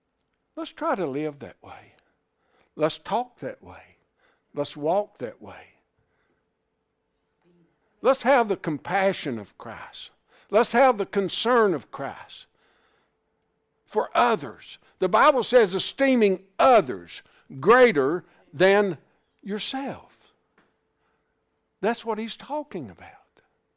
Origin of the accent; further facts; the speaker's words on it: Irwin, United States; Listen, I grew up in Irwin.